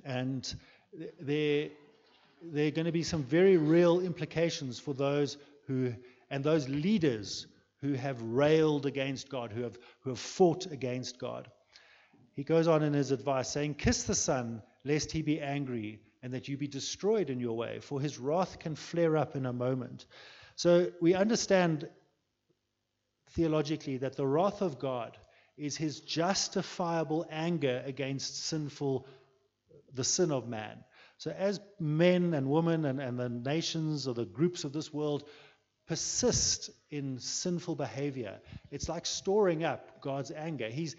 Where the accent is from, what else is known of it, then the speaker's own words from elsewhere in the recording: South Africa; and I'm just going to take it as a South African thing, a need for the leadership of our country to respond to the gospel